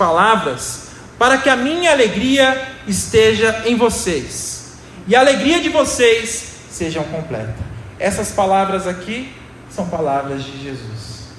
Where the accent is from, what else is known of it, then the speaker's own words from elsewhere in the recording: Northeast Region, Brazil; eu vim de lá de cima, eu vim do Nordeste, meu negócio é rápido, assim.